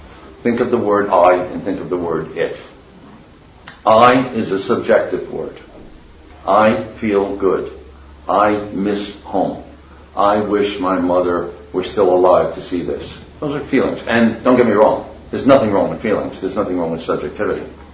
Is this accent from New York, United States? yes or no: yes; New York, United States; I'm a fellow from New York who runs an organization which is called All Roads Ministry.